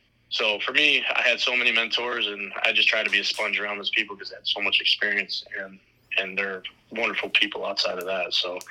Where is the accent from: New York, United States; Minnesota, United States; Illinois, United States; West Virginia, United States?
New York, United States; Utica; My hometown in Utica, New York produces a lot of really good baseball players